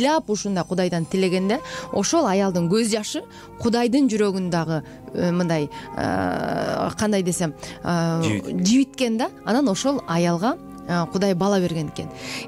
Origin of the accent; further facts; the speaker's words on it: Jalal-Abad, Jalal-Abad Region, Kyrgyzstan; менин кайын журтум атбашыдан, өзүм Жалал Абаддан.